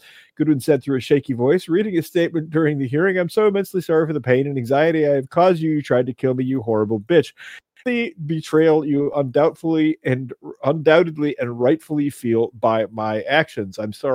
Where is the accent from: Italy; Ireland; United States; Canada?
Ireland; Because I'm Irish and we're prone to break out into song.